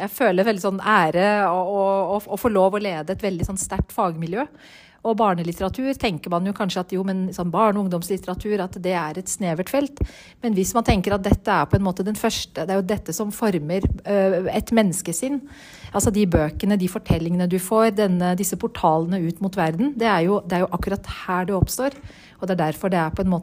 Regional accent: Oslo, Norway; Jeg født og oppvokst her I Oslo, som Oslo-jente, men jeg har foreldre som har røtter da I Midtøsten og Iran. Altså nærmere sagt Libanon og Syria.

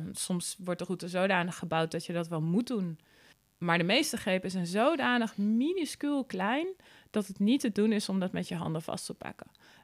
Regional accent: Netherlands; Wij zijn als Nederlander opgegroeid dat we gewoon zelf alles boven moeten houden en op moeten houden en niet dat aan anderen moeten vragen.

